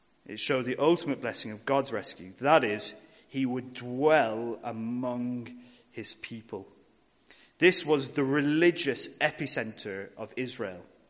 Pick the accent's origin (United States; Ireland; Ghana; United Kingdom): Ireland; As mentioned, I'm from Ireland. I come from Roman Catholic stock.